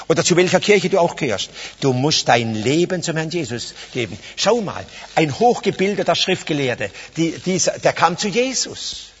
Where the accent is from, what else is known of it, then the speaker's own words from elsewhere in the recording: Karlsruhe, Baden-Württemberg, Germany; born there; Ich bin hier in Karlsruhe geboren. Ich bin in Karlsruhe geboren.